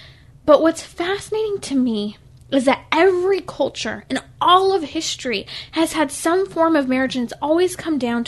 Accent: California, United States; Even states like my home state, California, I'm a Southern California girl

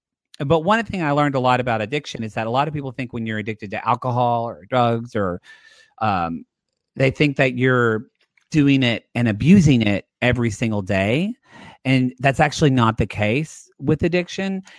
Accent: Oklahoma, United States; the small town in southern Oklahoma. It's like they're having so much more gang violence, and that my hometown has the largest crime in of any city in Oklahoma.

